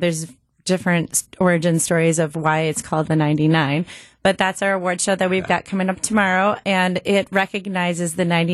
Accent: Grafton, Wisconsin, United States; So I'm from the area. I grew up in Grafton. I'm a proud University of Wisconsin-Milwaukee alum.

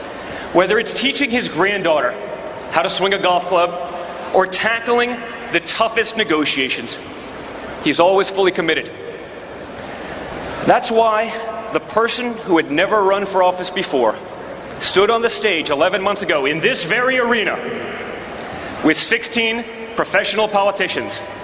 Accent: United States; I'm an American, and tonight I want to talk to you about the country we live in, the country our children will grow up in.

